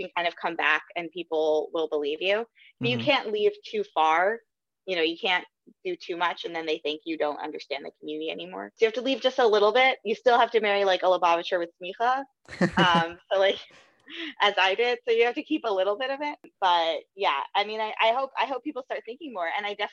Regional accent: Pittsburgh, Pennsylvania, United States; now in New York City, United States; Sure, I grew up in Pittsburgh, and then I went to Israel for seminary, and after seminary, moved to New York City

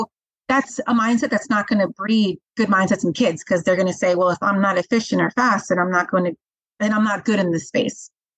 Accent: New Jersey, United States; I'm from the South Bronx, right? I'm from Jersey, but I work in the South Bronx.

